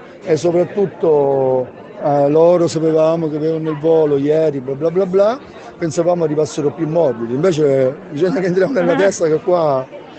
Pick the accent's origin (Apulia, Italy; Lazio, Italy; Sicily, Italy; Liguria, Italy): Sicily, Italy; Guarda, sono siciliano come te